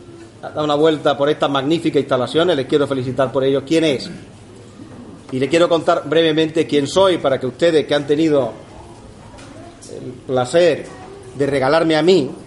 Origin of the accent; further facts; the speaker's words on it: Torre del Campo, Andalusia, Spain; Digo que nací en Torre del Campo, mi padre era cabrero y mi madre pues se dedicaba a la casa